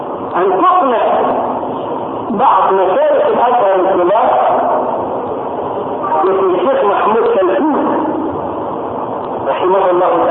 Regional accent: Egypt; فجاءت الى بلدنا مصر

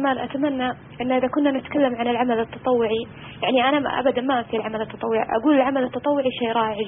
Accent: Saudi Arabia; أو بالأخص هنا عندنا في السعودية، أنه نحول الأشياء

